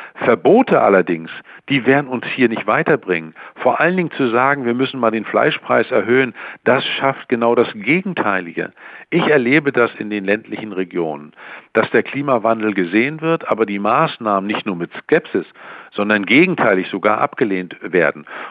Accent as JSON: {"language": "German", "region": "Mecklenburg-Vorpommern", "country": "Germany", "said": "Ich komme, wie ich sagte, aus Mecklenburg-Vorpommern."}